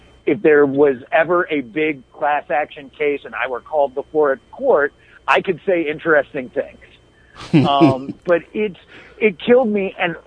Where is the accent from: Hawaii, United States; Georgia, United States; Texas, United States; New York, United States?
Georgia, United States; Atlanta; Like, I grew up in the same place you did. I grew up in Atlanta in the 80s and 90s.